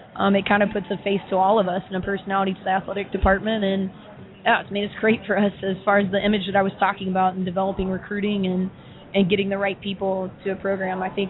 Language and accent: English; Louisville, Kentucky, United States; I'm from Kentucky. Louisville.